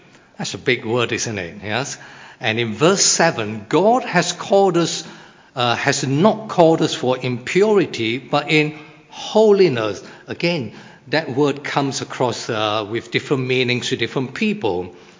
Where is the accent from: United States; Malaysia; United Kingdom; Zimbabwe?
Malaysia; I am ethnic Chinese and I grew up in Malaysia.